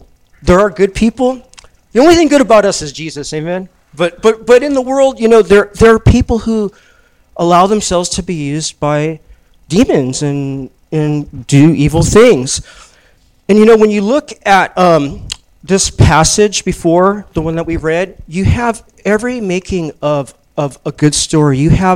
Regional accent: Hawthorne, California, United States; I'm from the South Bay. I grew up in Hawthorne, Torrance area, you know

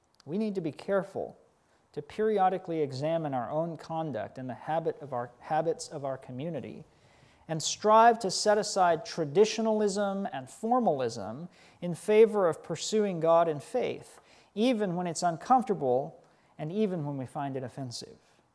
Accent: United States; I'd spent a lot of time in the church, and I grew up in the States.

